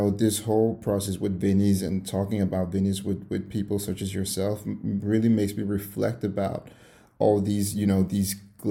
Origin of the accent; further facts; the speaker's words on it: Denmark; I'm 29 years old, sorry. And I'm born and raised in Denmark, but have parents of Congolese descent.